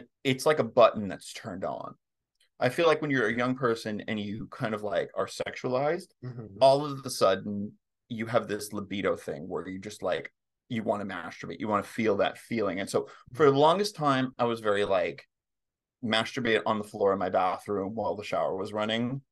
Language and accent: English; Berlin, New Mexico, United States; So I grew up in Berlin, which is 50 miles south of Albuquerque.